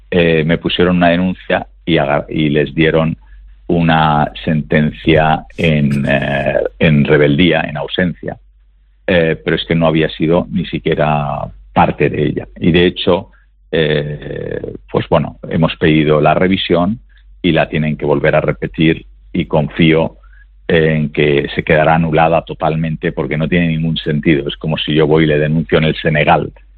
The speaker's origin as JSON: {"language": "Spanish", "region": "Asturias", "country": "Spain", "also_born_or_lived": "Málaga", "said": "si soy asturiano, si quieres me vengo con un turbante la próxima vez, pero no lo sé. Tengo el nombre de mi abuelo, me siento muy orgulloso de ello, como asturiano, pues muy orgulloso, y como malagueño que llevo"}